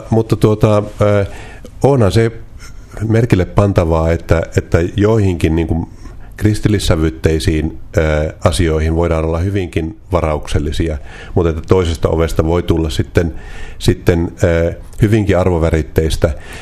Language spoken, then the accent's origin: Finnish; Lapland, Finland; Mähän olen kasvanut Tornionjokilaaksossa. Se lestadiolaisuus eri muotoinen, myöskin vanhoillislestadiolaisuus on niin kuin tuttu sieltä lapsuuden maisemista ja paljon naapurustossa eli ihmisiä, jotka kuuluvat liikkeeseen.